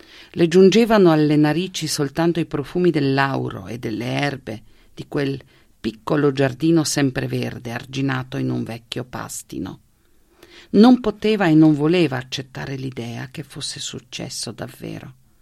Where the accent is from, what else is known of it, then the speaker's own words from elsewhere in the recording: Trieste, Friuli-Venezia Giulia, Italy; first language Slovenian; Italian is a second language; Io sono triestina di lingua slovena, ho studiato in sloveno fino alla maturità classica, poi ho fatto l'università a Trieste